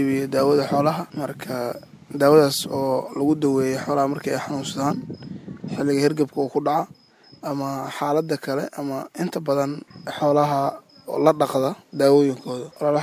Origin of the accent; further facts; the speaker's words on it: Beledweyne, Hiran, Somalia; waxaan ku qaatay magaalada Beledweyne. Heerka jaamacadeed waxaan kaga baxay idana magaalada Beledweyne, ilaa magaaladan ayaan ku noolaa, aan ku barbaaray oo aan wax ku bartay.